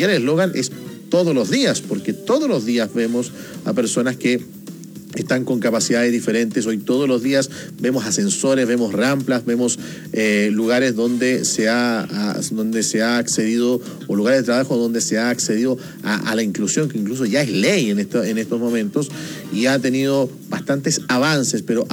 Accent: Chile

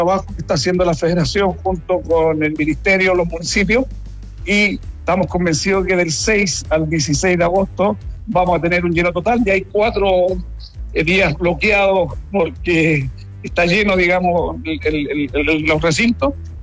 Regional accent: Chile

